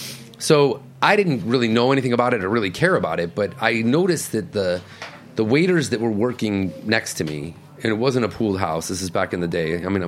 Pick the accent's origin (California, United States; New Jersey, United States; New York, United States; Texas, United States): New York, United States; Rochester; I grew up in Rochester, New York.